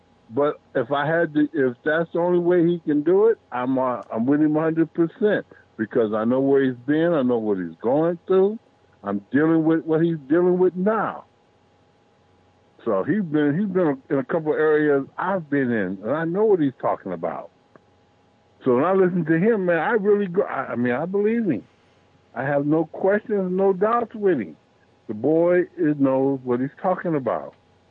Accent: United States; I am an American first. I am a Democrat second.

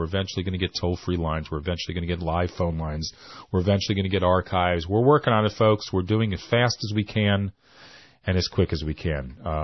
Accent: United States; Again, again, again, again, I state I'm an American.

